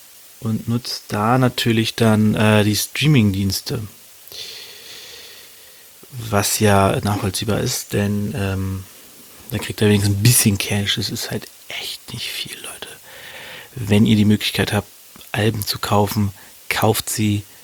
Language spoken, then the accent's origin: German; Hanover, Lower Saxony, Germany; zwei Rappern, die auch aus meiner Heimat kommen, aus meiner Heimatstadt Hannover